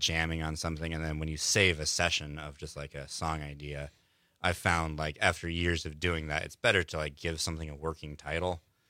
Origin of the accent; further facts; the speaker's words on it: Cortez, Colorado, United States; moved away; I'm from Colorado. I grew up in Cortez, Colorado. Moved out here for school.